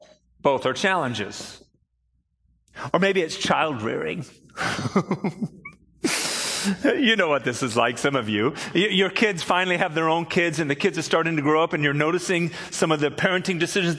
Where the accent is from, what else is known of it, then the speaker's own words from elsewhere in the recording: United Kingdom; because you see, I'm British.